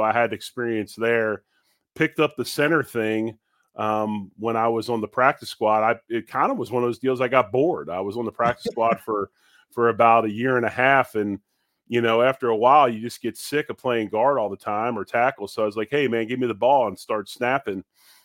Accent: Philadelphia, Pennsylvania, United States; because I grew up in Philly, was an Eagles fan, obviously hated the Giants

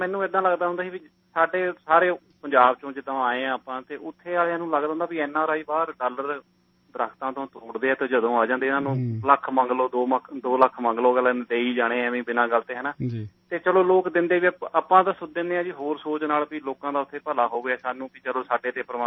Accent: Punjab, India; ਅਤੇ ਸਾਡਾ ਪਿੰਡ ਤਿੰਨ ਪੰਚਾਇਤਾਂ ਜੀ ਸਾਡੇ ਪਿੰਡ ਦੀਆਂ, ਪਹਿਲਾਂ ਹੁਸ਼ਿਆਰਪੁਰ ਜ਼ਿਲ੍ਹਾ ਹੁੰਦਾ ਸੀ ਤੇ ਹੁਣ ਨਵਾਂ ਸ਼ਹਿਰ ਬਣਿਆ ਹੋਇਆ ਉਦੋਂ ਦਾ, ਇਹ ਸੈਕਿੰਡ ਬਿਗੈਸਟ ਪਿੰਡ ਹੈ ਜੀ ਸਾਡਾ ਨਵਾਂ ਸ਼ਹਿਰ ਦੇ ਵਿੱਚ

